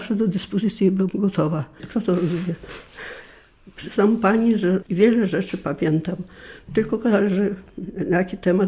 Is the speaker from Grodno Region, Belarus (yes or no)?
no; Vitebsk Region, Belarus; Przede wszystkim to ja pochodzę z powiatu brasławskiego, a powiat brasławski to między tymi trzema granicami, wysoko na północ.